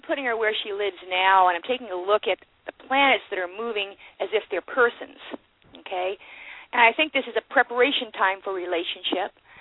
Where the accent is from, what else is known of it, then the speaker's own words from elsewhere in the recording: Worcester, Massachusetts, United States; I'm from Worcester, Massachusetts, originally.